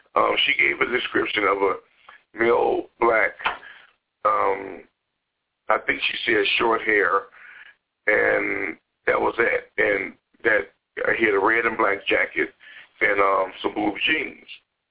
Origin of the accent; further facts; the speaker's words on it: United States; I'm an American. You know, I'm a United States citizen.